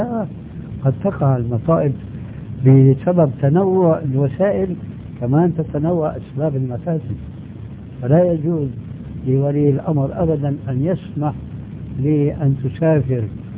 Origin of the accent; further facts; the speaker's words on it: Syria; وكما يقولون عندنا في الشام بلا طول سيرة